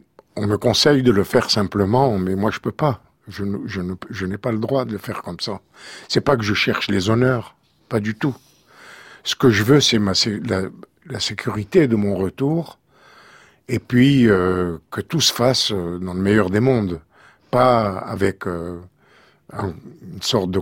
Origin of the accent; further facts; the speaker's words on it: Constantine, Constantine Province, Algeria; now in France; peut-être que je retournerai un jour chez moi à Constantine.